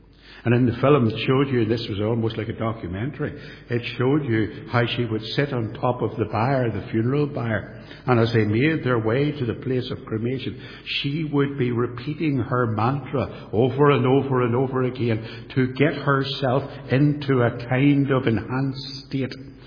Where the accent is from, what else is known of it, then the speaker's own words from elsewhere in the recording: Belfast, Northern Ireland, United Kingdom; brought up in the Church of Ireland, an Anglican. And I went to a little tiny church in the outskirts of Belfast, not there anymore, up a wee country lane.